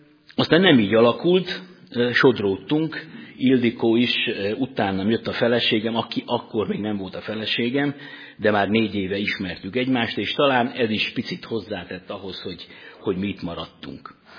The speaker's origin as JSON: {"language": "Hungarian", "town": "Sovata", "region": "Mureș County", "country": "Romania", "tie": "born or raised there", "said": "Egy erdélyi kisvárosba születtem, egy fürdővárosba, Szovátán, átlag reformátusnak mondható családban nőttem fel"}